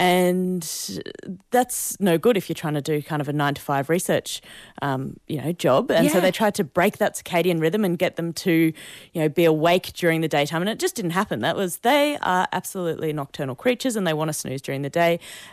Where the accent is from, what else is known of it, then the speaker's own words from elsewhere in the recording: Tasmania, Australia; I'm from Lutruwita, Tasmania, so especially if it's an environmental question from a cold and chilly place, I'm especially keen to answer it.